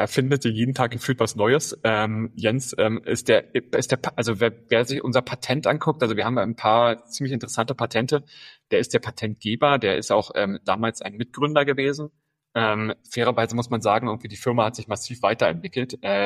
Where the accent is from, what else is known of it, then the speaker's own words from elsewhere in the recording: Potsdam, Brandenburg, Germany; born there; also born or lived in Berlin; Und ich bin in Potsdam sogar geboren, in Potsdam auch direkt zu starten.